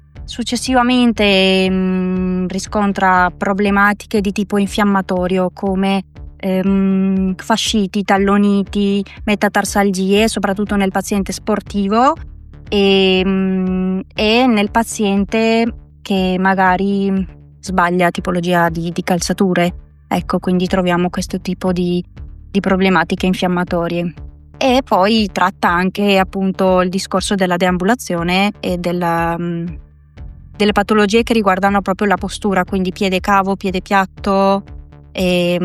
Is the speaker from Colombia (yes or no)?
yes; Colombia; Italian is a second language; also born or lived in Vicenza; now in Milan, Italy; io sono di origine colombiana, sono arrivata in Italia circa 20 anni fa con la mia famiglia e sono arrivata inizialmente a Vicenza e successivamente per appunto continuare gli studi mi sono trasferita a Milano per una decina di anni.